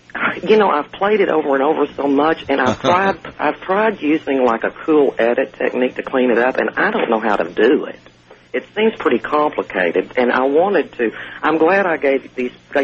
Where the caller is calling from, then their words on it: Cedar Hill, Texas, United States; I'm from Cedar Hill, Texas. It's outside of Dallas. I listen to KLIF on 570.